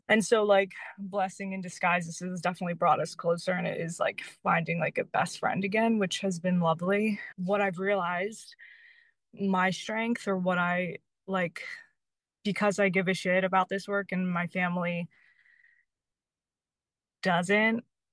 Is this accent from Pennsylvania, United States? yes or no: yes; Pennsylvania, United States; I moved away from my family to Utah. I'm from Pennsylvania, so like I got away.